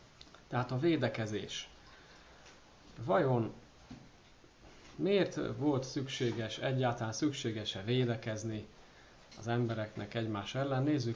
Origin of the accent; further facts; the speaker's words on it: Nemesvámos, Veszprém County, Hungary; Nemes Vámosról jöttem